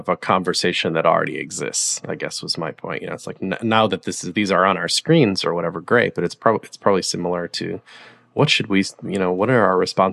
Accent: Wisconsin, United States; I like the Green Bay Packers because I grew up in Wisconsin, right?

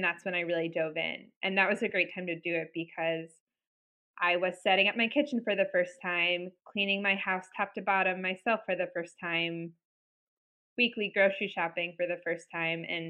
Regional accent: Indianapolis, Indiana, United States; now in Madison, United States; I live in Madison right now, Madison, Wisconsin. I'm from Indianapolis originally

